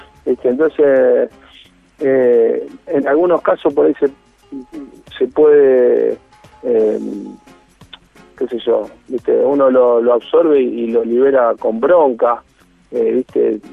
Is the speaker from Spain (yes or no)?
no; Argentina; Yo como argentino también me considero